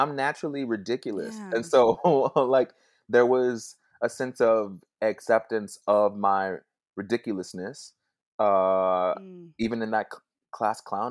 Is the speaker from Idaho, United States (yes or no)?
no; San Antonio, Texas, United States; also born or lived in Dallas; So when I was born in Dallas. I moved to San Antonio with my mom and my brother.